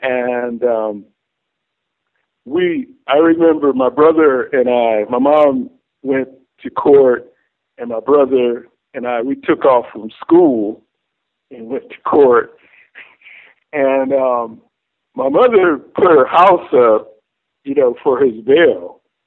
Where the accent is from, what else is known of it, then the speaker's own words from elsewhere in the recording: Little Rock, Arkansas, United States; born there; You know, I was born in Little Rock, had a childhood sweetheart.